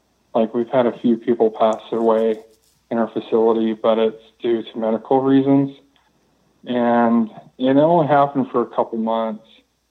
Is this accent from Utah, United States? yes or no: yes; Utah, United States; I'm from Northern Utah.